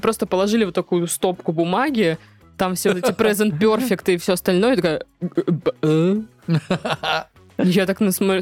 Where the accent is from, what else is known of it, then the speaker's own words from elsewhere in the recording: Orenburg, Orenburg Oblast, Russia; now in Krasnodar, Russia; Я помню, что я проходила тест, я, короче, переехала тогда из Оренбурга сюда, в Краснодар, и надо, типа, в школу устраиваться зачем-то.